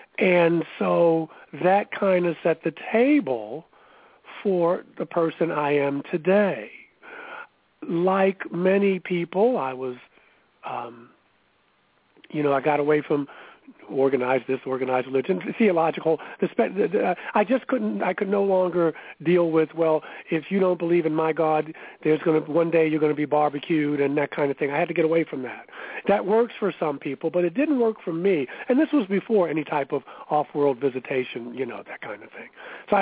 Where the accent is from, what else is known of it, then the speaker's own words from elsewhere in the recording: Baltimore, Maryland, United States; I'm of Cherokee, African, and British descent. I grew up in Baltimore, Maryland, to parents who were American Baptist